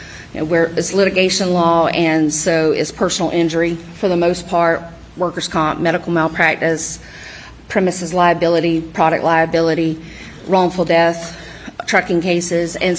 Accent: Hampton, South Carolina, United States; moved away as an adult; also born or lived in Charlotte, United States; I grew up in Hampton, South Carolina, and lived there for the first 18 years of my life, graduated from Wade Hampton High School, went away for college at 18

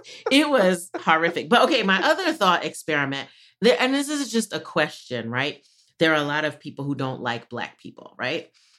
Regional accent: Mount Vernon, New York, United States; Did you see Rye Benjamin from Mount Vernon, New York? Did I shout him out again?

